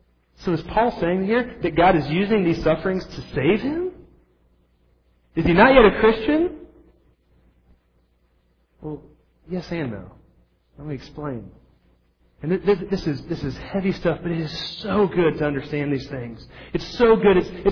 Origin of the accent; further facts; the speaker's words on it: Peoria, Illinois, United States; I grew up outside of Peoria, Illinois.